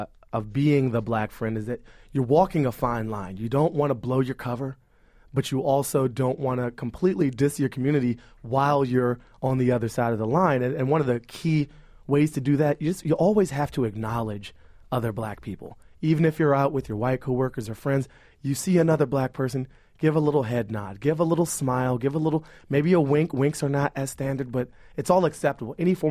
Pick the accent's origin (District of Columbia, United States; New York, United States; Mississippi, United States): District of Columbia, United States; Washington; I grew up in Washington, D.C., in the Columbia Heights neighborhood, and which has transformed itself pretty dramatically over the past decade.